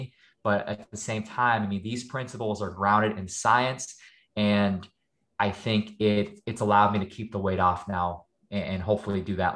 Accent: Scranton, Pennsylvania, United States; And I grew up in Scranton, Pennsylvania, where we don't really have a whole lot. You know, people like love it for the office. There's like a bar in every corner.

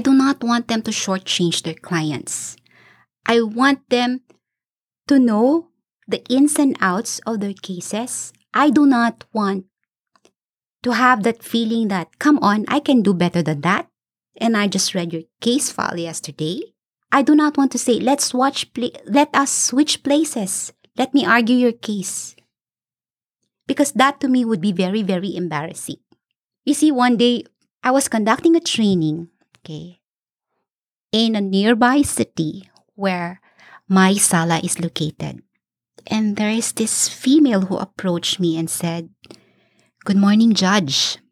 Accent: Manila, Metro Manila, Philippines; They knew I wasn't from the area. I came from Manila.

